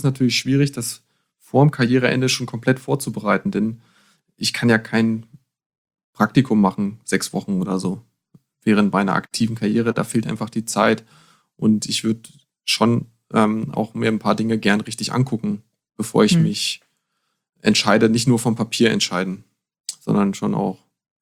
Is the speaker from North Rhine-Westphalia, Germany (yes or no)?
no; Lower Saxony, Germany; ich bin im Harz aufgewachsen